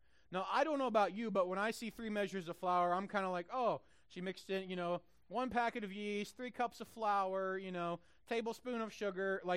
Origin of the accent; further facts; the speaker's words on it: Midwest, United States; I'm from the Midwest, it has to be knee high by the 4th of July.